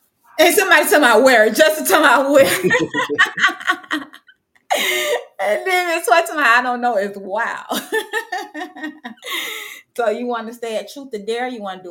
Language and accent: English; Belle Glade, Florida, United States; The city that I'm from Belgrade, Florida.